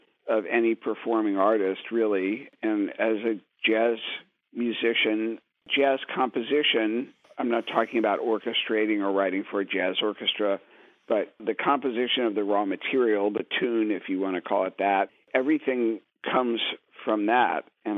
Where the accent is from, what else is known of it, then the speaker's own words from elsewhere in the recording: Cincinnati, Ohio, United States; also born or lived in New York, United States; Growing up in Cincinnati, learning to play jazz on the scene there, and then going to music school in the East Coast, and then early days in New York